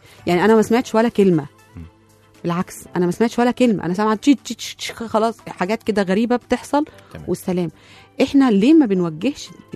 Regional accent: Egypt; يعني انا فاكره اخر حاجه ممكن تكون خاصه بينا احنا كشعب كمصريين

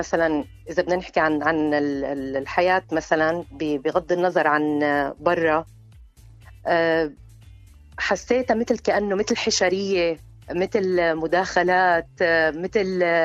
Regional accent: Syria; also born or lived in Saudi Arabia; انا من الشام، سورية

